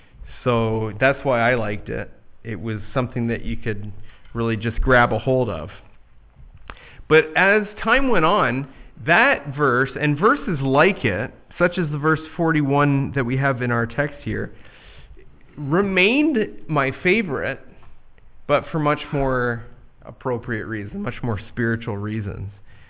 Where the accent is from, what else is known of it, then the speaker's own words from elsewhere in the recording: Canada; when I go home to my hometown, go back to Canada, I get a little lump in my throat